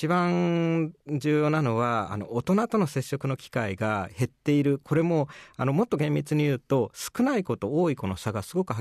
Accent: Tokyo, Japan; まあ、僕は東京生まれの東京育ちですけど、商店街の中で育ったんで

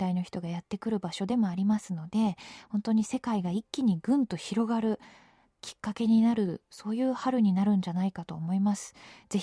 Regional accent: Tokyo, Japan; 私自身は東京出身でずっと東京に住んでるので

